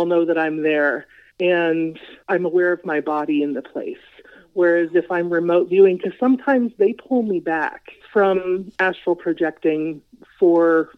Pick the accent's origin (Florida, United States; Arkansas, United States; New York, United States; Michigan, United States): New York, United States; New York City; I was born in New York City, so I decided to go to the street where I used to live, yeah, when I was a child.